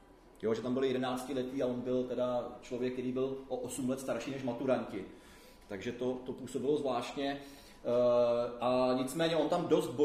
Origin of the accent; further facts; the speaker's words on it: Světlá nad Sázavou, Vysočina Region, Czechia; born there; pocházím z té oblasti, narodil jsem se 8 km od Čihošti ve Světle nad Sázavou, nedaleko ještě 6 km tam odsud pocházím u tatínek